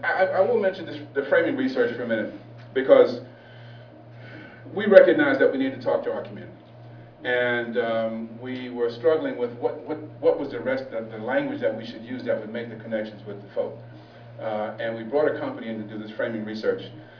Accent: New York, United States; I'm from the Bronx, New York, and I talk very fast

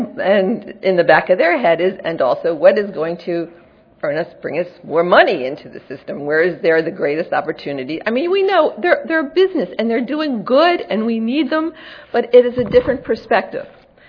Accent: Virginia, United States; I'm from Virginia, so you could figure that out.

